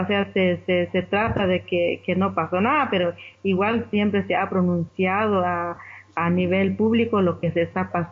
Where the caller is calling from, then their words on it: Guatemala; Y un saludo desde Guatemala y parte de Centroamérica también.